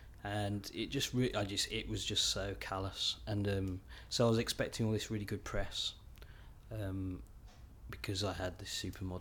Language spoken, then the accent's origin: English; Worcester, West Midlands, United Kingdom; So Worcester, no one knows where Worcester is. You say, I'm from Worcester, and they say, where's that?